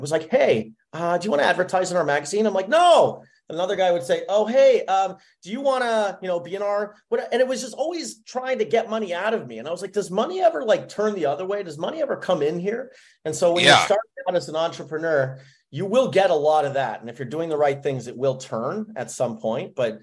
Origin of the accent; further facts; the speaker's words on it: Canada; I don't know if that's a Canadian word, I'm from Canada, but we got hosed.